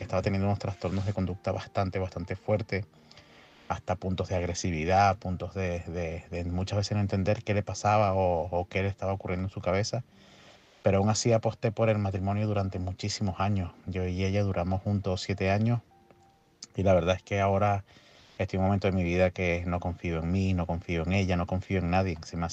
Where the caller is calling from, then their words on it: Tenerife, Canary Islands, Spain; de Tenerife y la verdad es que tu programa de hoy está siendo bastante, bastante educativo.